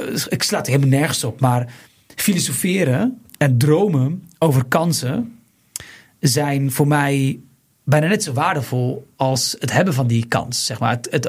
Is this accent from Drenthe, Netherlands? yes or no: no; Bleiswijk, South Holland, Netherlands; Ik kom uit Blijswijk, een boerdorpje, waarin je leert om in de kast te werken.